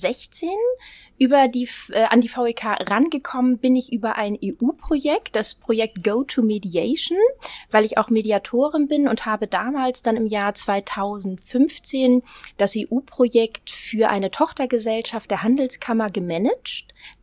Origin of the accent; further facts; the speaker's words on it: Düsseldorf, North Rhine-Westphalia, Germany; born there; now in Hamburg, Germany; Ich bin gebürtige Düsseldorferin, lebe noch nicht so lange in Hamburg